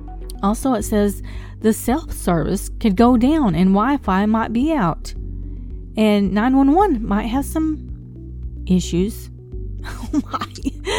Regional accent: Arkansas, United States; See, I live in Mountain Home, Arkansas. As if you couldn't tell by my voice that I'm from Arkansas. I don't know. I don't really think I have an accent

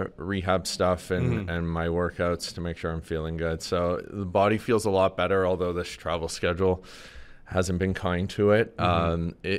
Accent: Sudbury, Ontario, Canada; I'm from Sudbury, but I lived in a small town outside of it for a while, and I think it was like Tyke or something.

